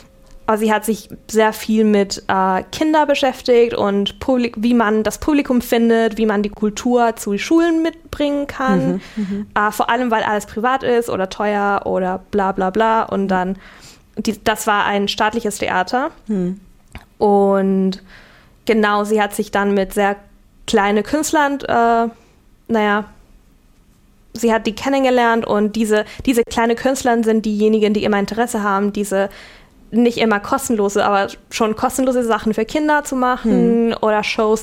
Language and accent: German; Chile; German is a second language; Nicht weil wegen, naja, ich komme ja aus Chile.